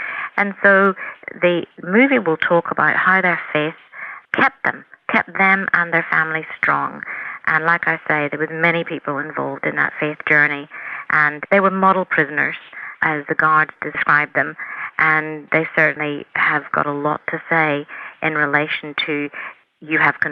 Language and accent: English; Northern Ireland, United Kingdom; as a person growing up in Northern Ireland